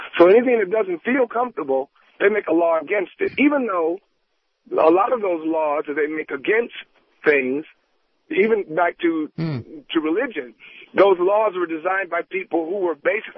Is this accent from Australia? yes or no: no; the South, United States; I watch his show, I think he's funny, but it's funny because he's a redneck, and I'm from the South, and I get it.